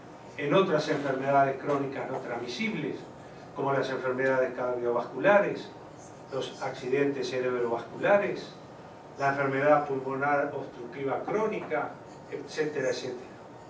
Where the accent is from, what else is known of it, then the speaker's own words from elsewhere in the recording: Uruguay; En mi país, en el Uruguay, el cáncer es la segunda causa de muerte de la población.